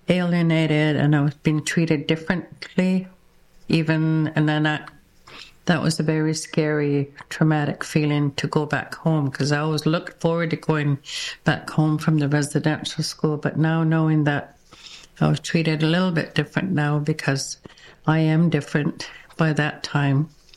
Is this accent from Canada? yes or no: yes; Turner Island, British Columbia, Canada; first language Kwakwala; also born or lived in Alert Bay / Port Hardy; I was born in Alert Bay and then raised for a little bit of time here in Tsakis, Port Rupert. And then my grandparents, then I grew up in Turner Island, and I grew up with them.